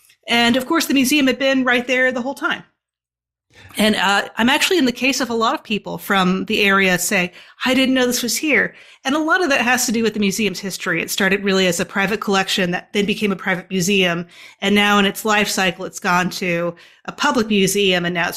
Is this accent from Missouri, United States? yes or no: no; Naples, Florida, United States; I grew up here in Naples, Florida, where the museum is located, and I hadn't heard of it. And I'd been out in LA and the pandemic happened.